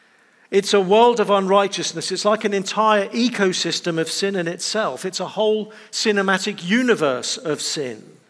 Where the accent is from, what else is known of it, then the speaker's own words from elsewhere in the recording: England, United Kingdom; And I say this as an Englishman who's still never held a gun in my life